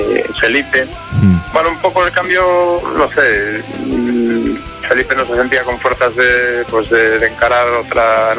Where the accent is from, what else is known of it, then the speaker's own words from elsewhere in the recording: Vigo, Galicia, Spain; Pues nada, venimos desde Vigo, Galicia